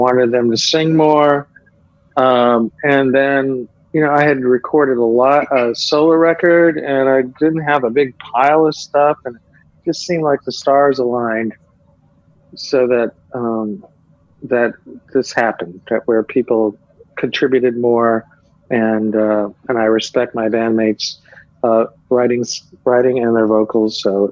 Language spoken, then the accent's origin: English; Toledo, Ohio, United States; I mean, I grew up listening to CKLW, the Motor City, a Detroit station that was amazing.